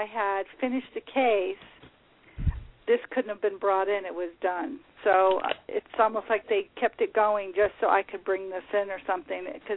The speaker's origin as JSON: {"language": "English", "region": "East Coast", "country": "United States", "said": "I'm from back east."}